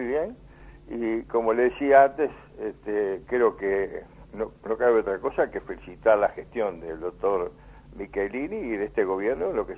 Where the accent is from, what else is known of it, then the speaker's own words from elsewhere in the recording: Uruguay; Pero sobre todo soy uruguayo y tengo que ver las cosas con objetividad.